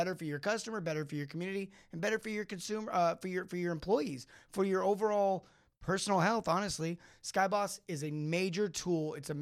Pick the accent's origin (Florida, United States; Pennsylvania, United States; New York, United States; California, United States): California, United States; now in Texas, United States; getting a chance to go back to where I grew up. Born and raised in California. I'm in Texas.